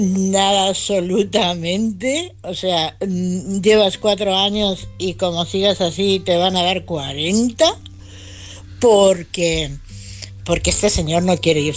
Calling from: Madrid, Community of Madrid, Spain; de Madrid.

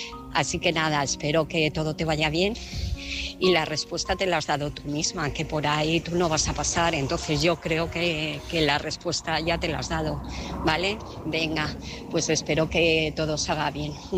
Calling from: Alcobendas, Community of Madrid, Spain; de Alcobendas.

